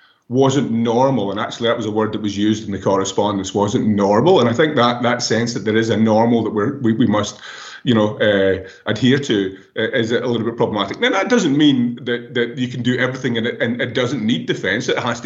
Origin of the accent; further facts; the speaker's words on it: Scotland, United Kingdom; moved away as an adult; now in Canada; And so my accent's probably a bit of a giveaway. I'm Scottish and it hasn't been polished by 18 years in Canada.